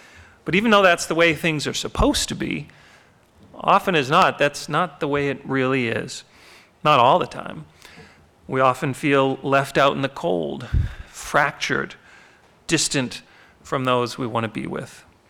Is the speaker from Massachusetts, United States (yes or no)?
yes; Boston, Massachusetts, United States; Growing up in the Boston area, listening to WBZ or WHDH, particularly around this time